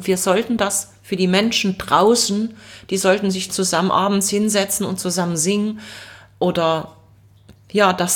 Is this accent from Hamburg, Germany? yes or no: no; Leipzig, Saxony, Germany; Ich bin dort auch aufgewachsen im Leipziger Osten.